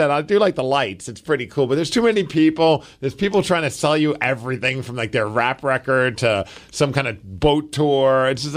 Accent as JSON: {"language": "English", "region": "New York", "country": "United States", "tie": "born or raised there", "said": "I did because I grew up in New York"}